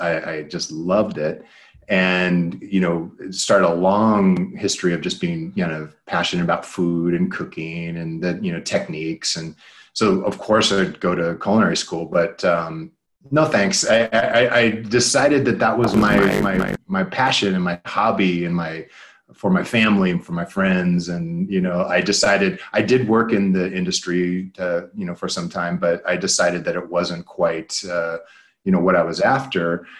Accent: Inglewood, California, United States; moved away as an adult; I'm from Los Angeles. I grew up in Inglewood, California, in Los Angeles, and moved here for college.

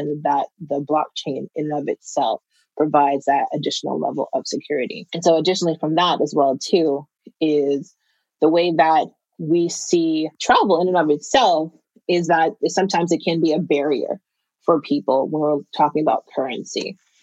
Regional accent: Boston, Massachusetts, United States; I'm originally from Boston. So the Boston schools were the very first to really get integrated into Facebook.

